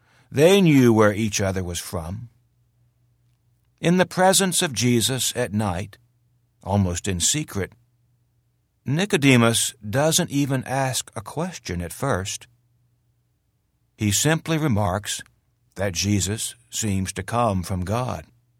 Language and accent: English; Georgia, United States; also born or lived in Panama City, Florida; I am from Georgia. Nothing against Florida. I'm just not from there. But the truth is, I was physically born in Florida.